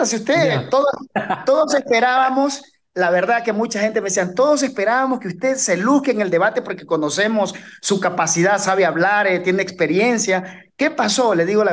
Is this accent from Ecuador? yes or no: yes; Ecuador; una pugna entre nosotros como ciudadanos ecuatorianos.